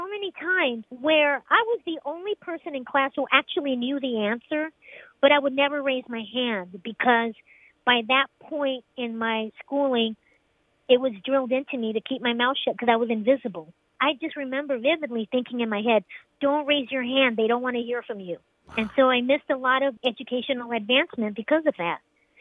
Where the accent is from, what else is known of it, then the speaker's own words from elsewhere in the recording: Los Angeles, California, United States; I grew up in the Los Angeles public school system